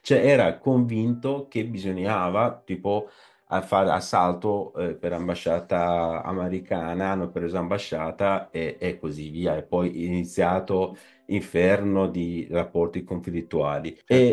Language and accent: Italian; Iran; now in Italy; Io sai che nel mio paese d'origine, l'Iran, nella rivoluzione del 79 viene guidato da una persona